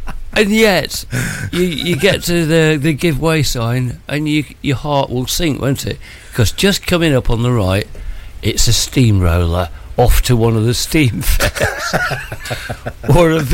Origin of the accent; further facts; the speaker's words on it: Edgware, London, United Kingdom; but I came from Edgware, just outside London.